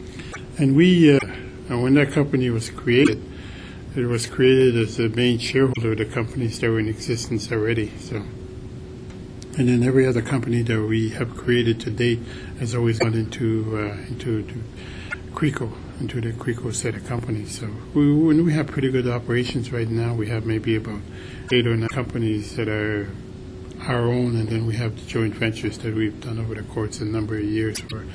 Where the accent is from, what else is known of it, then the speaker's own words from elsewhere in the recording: Quebec, Canada; I'm a Cree from Iwishi, North Quebec